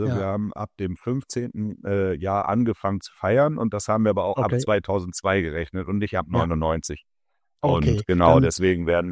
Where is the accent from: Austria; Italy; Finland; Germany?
Germany; North Rhine-Westphalia; wir sind aus dem Ruhrgebiet